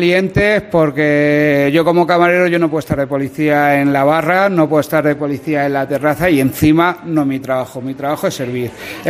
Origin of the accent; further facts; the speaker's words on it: Albacete, Castilla-La Mancha, Spain; Esto se va a superar porque somos albaceteños y lo superamos todo.